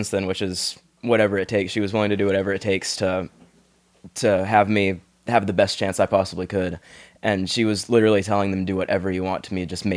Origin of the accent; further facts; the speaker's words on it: Texas, United States; now in Tampa, United States; I'm born and raised in Texas and I'm always representing.